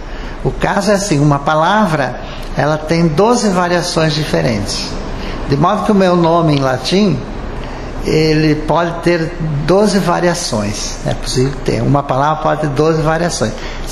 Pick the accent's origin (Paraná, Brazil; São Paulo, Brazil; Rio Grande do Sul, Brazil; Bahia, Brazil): Rio Grande do Sul, Brazil; Nova Palma; now in Rio de Janeiro, Brazil; E eu faço isso porque eu sou originário de Nova Palma.